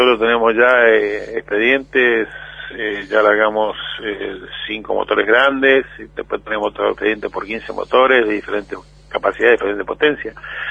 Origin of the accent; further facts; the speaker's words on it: Comodoro Rivadavia, Chubut, Argentina; Ustedes bien saben que yo soy de Comodoro Rivadavia.